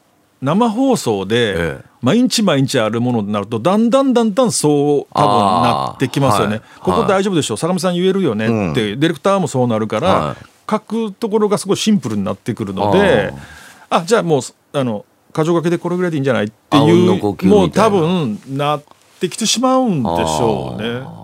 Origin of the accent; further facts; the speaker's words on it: Kansai, Japan; accent: Kansai dialect; 僕関西人は僕ぐらいだったので、はい、まあ関西人いらっしゃったんですけどもう標準語に変わってるので全然違うんですね。僕だけベッタベタな関西弁で出たので